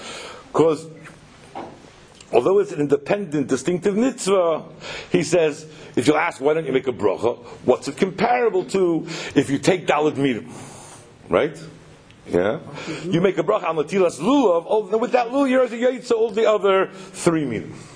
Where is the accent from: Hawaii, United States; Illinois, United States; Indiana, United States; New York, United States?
New York, United States; Brooklyn; I come from Brooklyn, I don't know English.